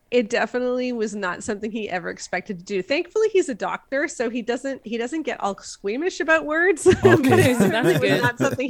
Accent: Ontario, Canada; I'm not Brit. I'm Canadian. So I live halfway between Toronto and Ottawa, but please do not mistake me for an American.

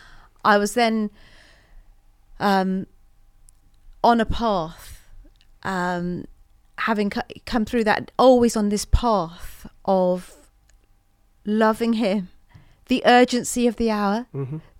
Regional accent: Weymouth, South West England, United Kingdom; We grew up in Weymouth and Dorset, Portland, Weymouth and Dorset.

